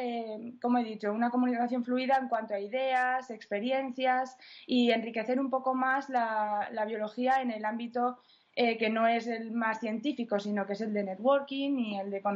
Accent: Spain; somos españolas, vamos a empezar por España.

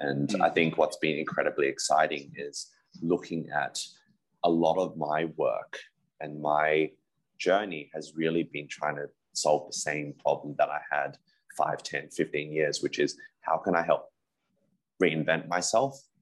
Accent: Australia; I'm originally from Australia, born and raised from an immigrant family.

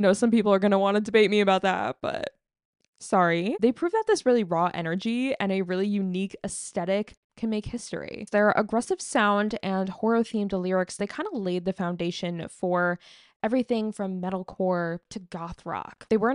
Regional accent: New Jersey, United States; maybe that's just because I grew up in New Jersey, but I don't know.

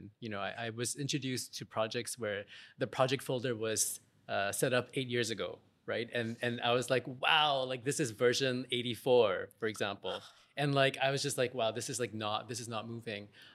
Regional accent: Singapore; I know that being Singaporean means having this idea that you came from a very small country, a very small island, and that there's a big world

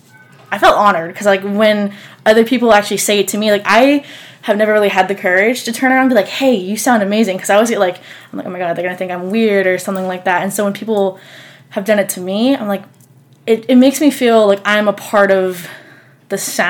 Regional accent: Virginia Beach, Virginia, United States; We had academies where I'm from. I'm from Virginia Beach, and each high school had like a specific academy.

